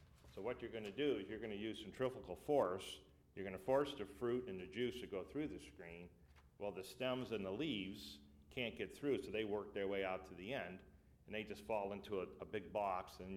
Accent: Erie, Pennsylvania, United States; Erie, Pennsylvania.

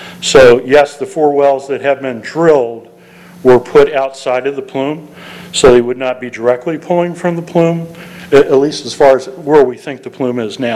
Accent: Delaware, United States; I come from Newcastle County originally, and we had Blue Rock Granite up there. We don't have that down here. I'm an old Hartley boy, too, from Kent County, and it's all sand, and it's all soil.

